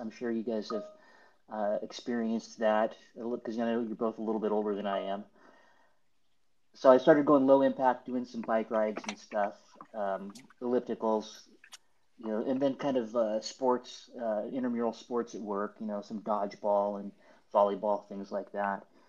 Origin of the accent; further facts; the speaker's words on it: Novato, California, United States; now in Dublin, United States; So I grew up in the Bay Area, and I don't still live in the Bay Area. I left the Bay Area for many years, moved back here in 2010, and I've been living pretty much in Dublin since then.